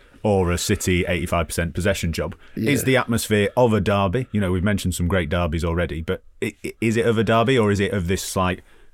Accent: England, United Kingdom; accent: northern; my northern accent has gone up a couple of notches

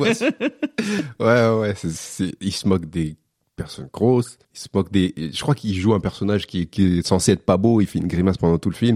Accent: Paris, Île-de-France, France; born there; Je suis né à Paris. En 1992.

